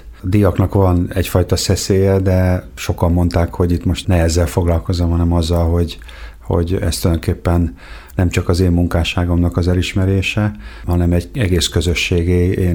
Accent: Debrecen, Hajdú-Bihar, Hungary; én ugye tőzsgyökeres debreceni vagyok, és a Kossuth Egyetemre jártam, és ott is maradtam 1991-ben.

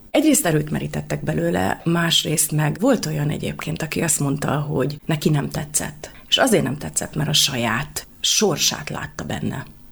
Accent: Esztergom, Komárom-Esztergom, Hungary; mert hogy én esztergomi vagyok

